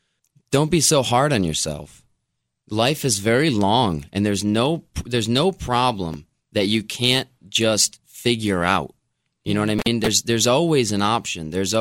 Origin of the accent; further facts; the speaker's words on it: Rochester, New York, United States; but I'm here in the studio in Rochester. I grew up here, so